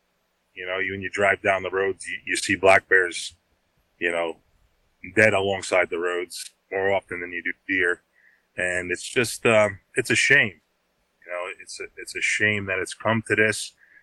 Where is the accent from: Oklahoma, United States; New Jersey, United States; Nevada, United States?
New Jersey, United States; Montague; I was born and raised in Montague, New Jersey, right on the Milford, Pennsylvania, that'd be Pike County, and the Orange County, New York line. I grew up hunting in Pennsylvania.